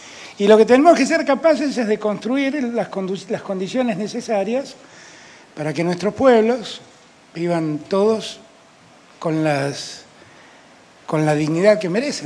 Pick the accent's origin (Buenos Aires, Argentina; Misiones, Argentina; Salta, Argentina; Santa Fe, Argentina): Buenos Aires, Argentina; yo, que vengo de allá de Buenos Aires, soy un porteño consumado